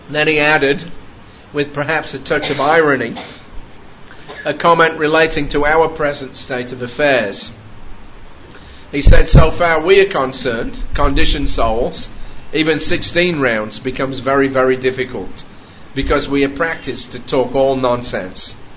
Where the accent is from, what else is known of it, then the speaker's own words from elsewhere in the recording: England, United Kingdom; moved away as an adult; now in Australia; I was born and brought up in England and I emigrated in 1971 to Australia.